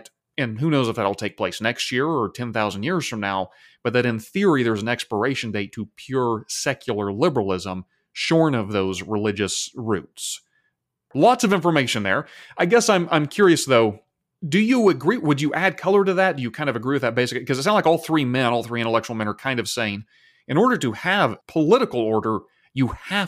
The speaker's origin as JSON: {"language": "English", "country": "United States", "said": "because I'm also an American conservative."}